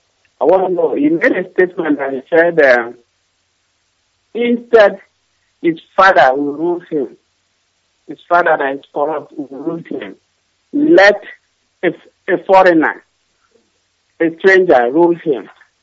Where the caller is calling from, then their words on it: Sweden; I'm calling from Sweden.